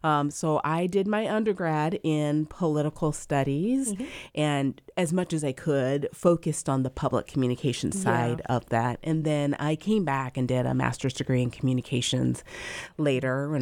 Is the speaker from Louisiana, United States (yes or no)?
no; Lincoln, Illinois, United States; also born or lived in Peoria; Grew up in Central Illinois. I'm a Central Illinois girl. I was born in Peoria.